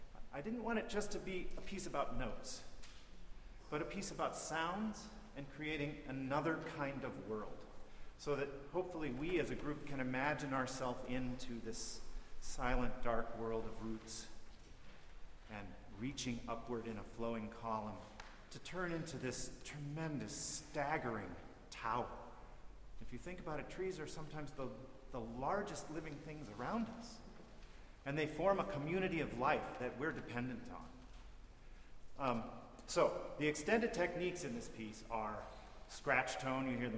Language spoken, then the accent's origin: English; Michigan, United States; I'm from Michigan, and my entire state, when you really meditate on it, is actually a site of an ecological disaster.